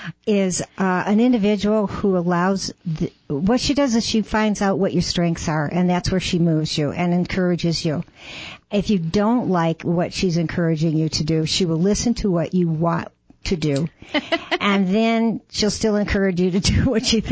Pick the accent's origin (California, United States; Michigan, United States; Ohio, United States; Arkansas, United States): Michigan, United States; now in Chino Valley, United States; No, I'm from Michigan originally.